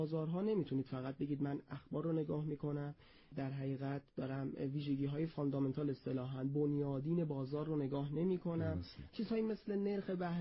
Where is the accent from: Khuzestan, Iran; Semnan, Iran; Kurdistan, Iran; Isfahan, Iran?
Semnan, Iran; moved away as an adult; now in Tehran, Iran; از سمنان اومدیم تهران و تحصیل رو از اونجا استارت زدیم